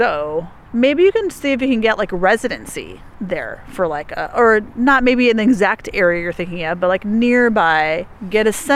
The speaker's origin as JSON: {"language": "English", "town": "Chicago", "region": "Illinois", "country": "United States", "said": "I'm gonna miss you, but I'm from Chicago. My mom lives there, so I'm gonna come visit you too."}